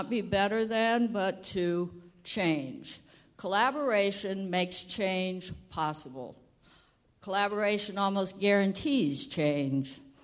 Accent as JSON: {"language": "English", "region": "Midwest", "country": "United States", "said": "I came from the Midwest."}